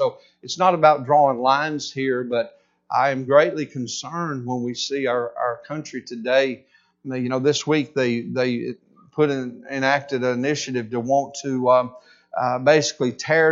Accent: the South, United States; I'm a Southerner, but I love every state I go into.

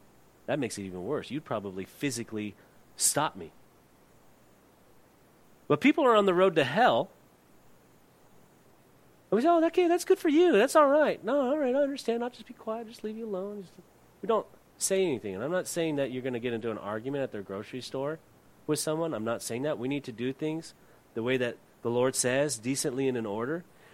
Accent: England, United Kingdom; I think I'm from England, and I think that we should be on their side of the road

